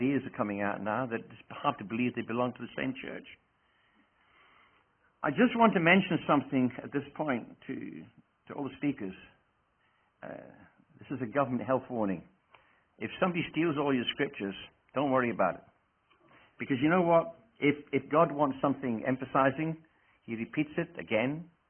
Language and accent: English; Wales, United Kingdom; also born or lived in Scotland / England / Rhodesia / South Africa; I was born in Scotland, reared in Wales, reared up then in England, then went down to Rhodesia, went to South Africa, came back here, went back to South Africa, came back here, kind of mixed up.